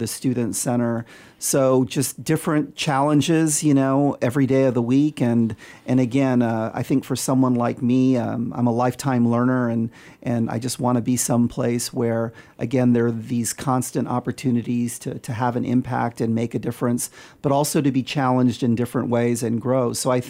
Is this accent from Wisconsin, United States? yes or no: no; El Paso, Texas, United States; I'm growing up in El Paso, Texas, which I think is the largest city in the United States where a majority of the population actually speaks Spanish